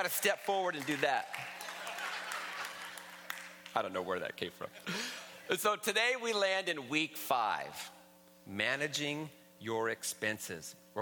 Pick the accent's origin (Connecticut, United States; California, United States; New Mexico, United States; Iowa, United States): California, United States; Stockton; And I'm not even from the Midwest. I don't know where that came from. I'm from Stockton, California, but I did come... But I did grow up on the east side.